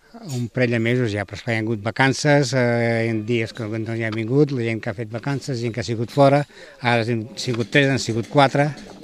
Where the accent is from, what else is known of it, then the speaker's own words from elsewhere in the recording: Sabadell, Catalonia, Spain; born there; Jo vaig néixer a Sabadell, el 44, el 24 de juny.